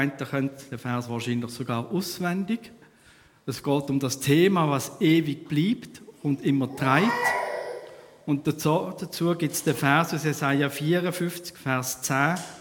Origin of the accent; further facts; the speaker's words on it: Reinach, Aargau, Switzerland; Ich bin zu Rheinach im Aargau aufgewachsen. Besser gesagt, mein Vater war Prediger noch in Wiel, St. Gallen, dort FEG. Und dann ist er auf Rheinach gekommen. Ich bin dort in die Schule. Hatte dort eigentlich eine unbeschwerte Kindheit gehabt.